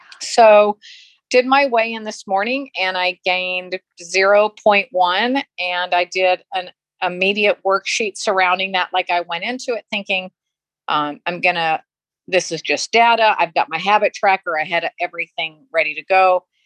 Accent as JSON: {"language": "English", "town": "Phoenix", "region": "Arizona", "country": "United States", "said": "I'm from Phoenix and I just landed in Chicago in my hotel room."}